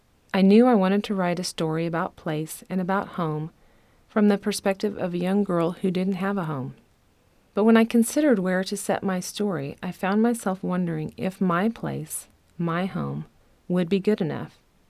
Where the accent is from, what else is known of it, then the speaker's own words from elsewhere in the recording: Wichita, Kansas, United States; I am a mom, I am a writer, and I am from Kansas. If you have a map of the country and throw a dart directly at the middle, and you're just a little off, you'll hit Wichita.